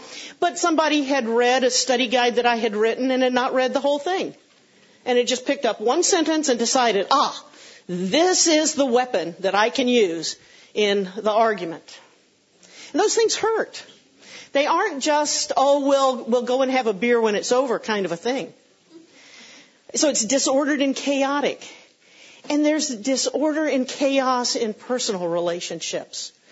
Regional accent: Florida, United States; I grew up in South Florida

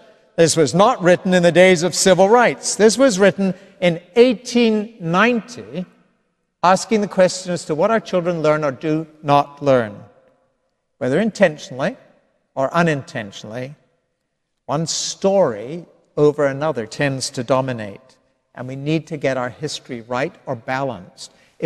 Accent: Scotland, United Kingdom; now in United States; now an American citizen, by the way, 20 years ago, just this month. I'm proud of that fact. But growing up in Scotland

